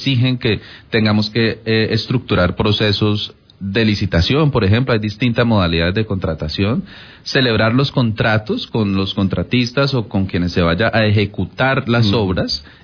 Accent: Cali, Valle del Cauca, Colombia; Yo sé que como caleños todavía seguimos pues muy preocupados porque esta ciudad está llena de huecos

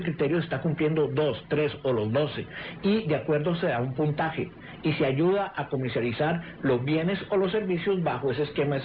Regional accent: Cali, Valle del Cauca, Colombia; also born or lived in Costa Rica; soy recolombiano, siento recolombiano, me sé todas las estrofas del himno nacional, soy recaleño, estudié aquí en el Colegio Bermans

